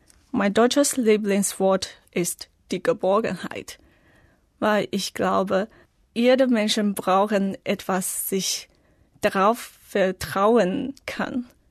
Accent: Taiwan; German is a second language; Ich komme aus Taiwan. Ich bin im Jahr 1990 geboren. Ich bin jetzt eine Studentin.

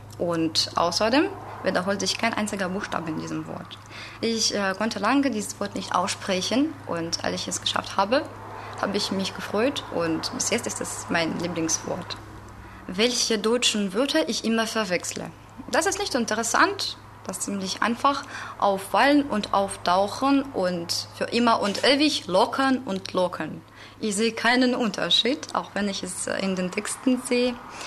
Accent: Russia; German is a second language; Ich komme aus Russland und ich war 1997 geboren. Ich lerne Deutsch

